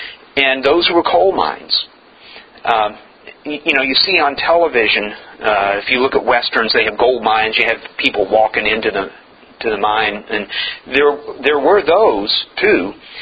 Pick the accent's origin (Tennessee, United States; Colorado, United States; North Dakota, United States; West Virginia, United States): West Virginia, United States; I grew up, I was born and raised in West Virginia. West Virginia, the Appalachian Mountain area, is known for coal production.